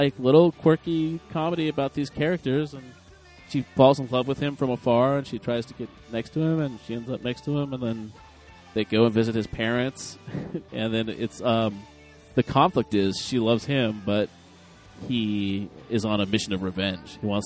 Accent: La Mirada, California, United States; You see, my hometown, La Mirada, still allows fireworks, but they have outlawed certain ones.

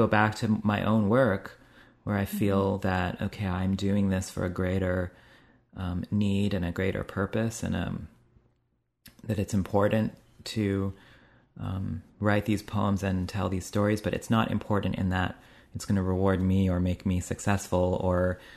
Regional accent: Canada; also born or lived in England / India; And then when Pierre Trudeau opened the borders to Canada for South Asian immigrants, my parents and many others immigrated to Canada.

